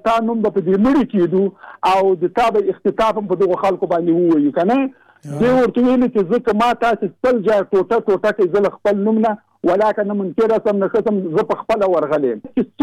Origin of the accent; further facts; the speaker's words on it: Jalalabad, Nangarhar, Afghanistan; زه د جلال آباد.